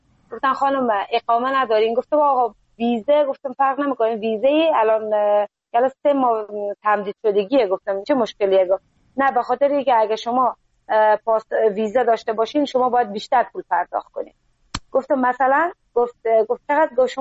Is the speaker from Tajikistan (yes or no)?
no; Afghanistan; now in Iran; گفتم از افغانستان هستم.